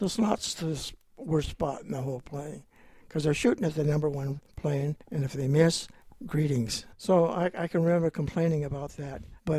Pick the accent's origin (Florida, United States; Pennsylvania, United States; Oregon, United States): Oregon, United States; Grants Pass; I grew up in Grants Pass.